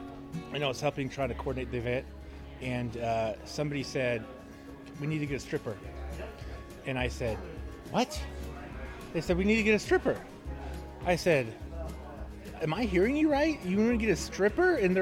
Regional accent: Kansas City, United States; now in Abilene, United States; So my wife and I grew up in Kansas City, and we love Kansas City

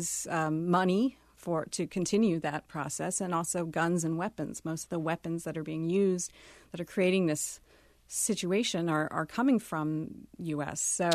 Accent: Houston, Texas, United States; I grew up in Houston. I've traveled to Mexico, but I don't really have that kind of firsthand experience

